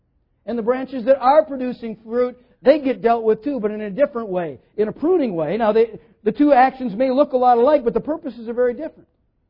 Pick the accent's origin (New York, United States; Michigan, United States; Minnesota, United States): Minnesota, United States; I grew up in Minnesota, which is good tomato-growing country.